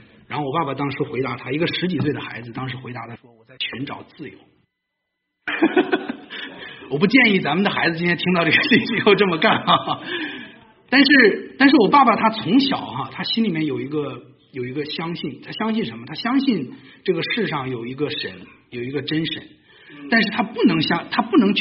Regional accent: China; moved away as an adult; now in United States; 所以我在大陆，我小的时候在大陆长大哈，我21岁来的美国上这个上学哈。

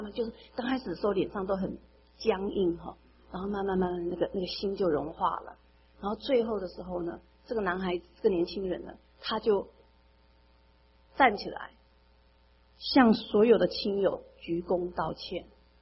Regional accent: Taiwan; 那我们台湾人的习俗呢

